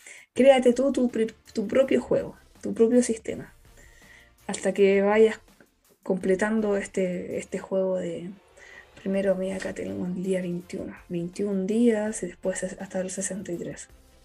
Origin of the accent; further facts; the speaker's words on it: Antofagasta, Chile; now in Santiago, Chile; Más encima soy del norte de Chile, que es más caluroso y más rico. De Antofagasta